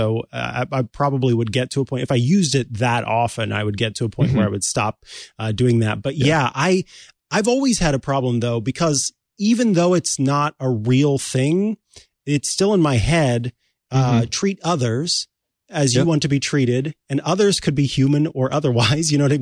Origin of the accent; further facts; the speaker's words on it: Missouri, United States; So I'm from the Midwest. Mm-hmm. I come from Missouri